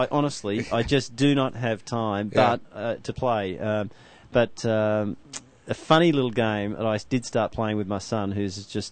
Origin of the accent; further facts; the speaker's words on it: Australia; being an Australian, going to India